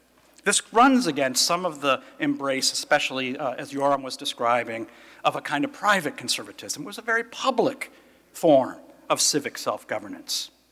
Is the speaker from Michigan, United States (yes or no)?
no; Connecticut, United States; I grew up in Connecticut at a time when there were still things called blue laws, believe it or not.